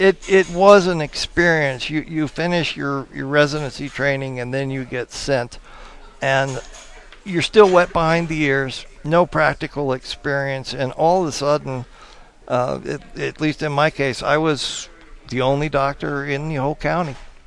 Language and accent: English; Albuquerque, New Mexico, United States; Yes, I'm born and raised in Albuquerque.